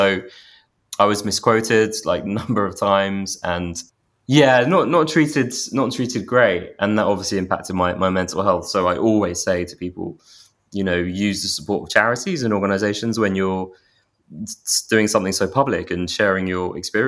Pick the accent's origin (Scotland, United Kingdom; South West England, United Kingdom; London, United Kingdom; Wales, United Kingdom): London, United Kingdom; and I'm 34. I'm from London